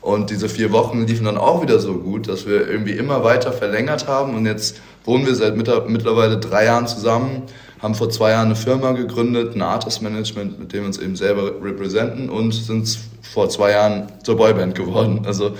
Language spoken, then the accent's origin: German; Frankfurt, Hesse, Germany; wir kommen eigentlich alle aus Frankfurt, bis auf Julian, der kommt aus Nürnberg.